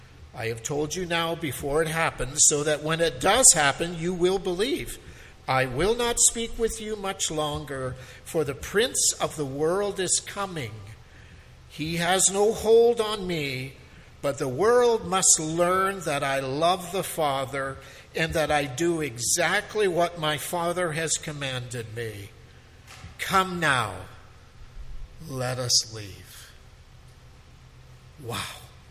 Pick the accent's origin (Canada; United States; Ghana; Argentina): Canada; Promised Land, Saskatchewan; My wife was raised in Stonewall. I was raised in the Promised Land, Saskatchewan. And I came here to go to Bible College, Winnipeg Bible College.